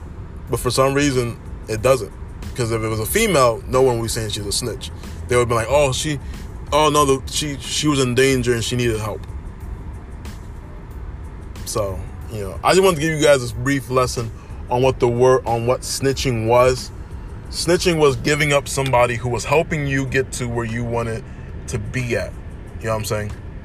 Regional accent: Philadelphia, Pennsylvania, United States; But yeah, that's growing up in North Philly.

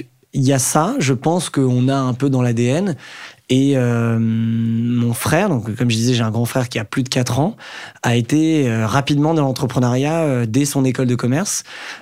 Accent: Saint-Cloud, Île-de-France, France; moi j'ai grandi à Saint-Cloud dans le 92. Donc, proche Paris, région parisienne, avec le métro et le train pas loin pour rentrer dans la capitale. Saint-Cloud, c'est, ça fait partie du riche 92. Donc, j'ai vécu dans un milieu, plutôt bourgeois.

